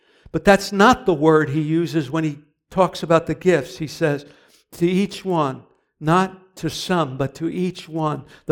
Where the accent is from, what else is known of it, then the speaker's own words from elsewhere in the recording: Philadelphia, Pennsylvania, United States; I was raised in Philadelphia.